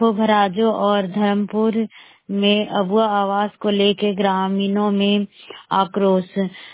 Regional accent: Barkagaon, Jharkhand, India; बड़का गांव प्रखंड की रहने वाली हूँ।

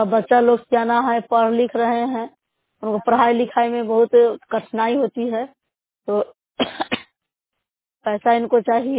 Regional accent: Lalganj, India; मैं लालगंज क्षेत्र अर्री से बिलोंग करती हूँ

